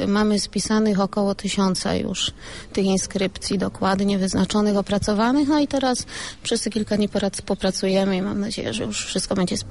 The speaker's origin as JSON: {"language": "Polish", "town": "Łańcut", "region": "Subcarpathian Voivodeship", "country": "Poland", "said": "Jesteśmy z Łańcuta, przyjechaliśmy tutaj, przynajmniej ja, z zespołu szkół numer 2 w Łańcucie, z liceum wojskowego."}